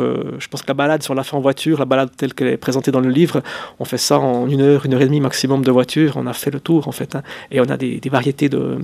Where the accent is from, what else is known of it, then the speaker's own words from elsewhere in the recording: Neuchâtel, Switzerland; je viens du canton de Neuchâtel